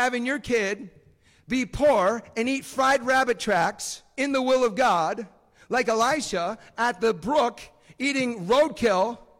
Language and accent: English; Chicago, Illinois, United States; born there; I was born in Chicago.